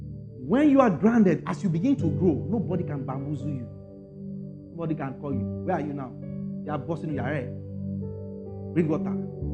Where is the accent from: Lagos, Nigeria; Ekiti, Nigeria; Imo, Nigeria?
Ekiti, Nigeria; You are from which state? I said I'm from Ekiti.